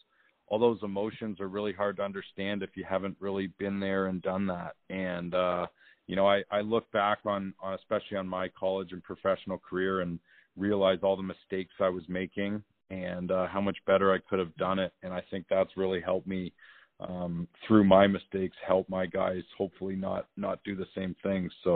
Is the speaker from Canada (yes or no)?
yes; Toronto, Ontario, Canada; Well, born and raised in Toronto, Canada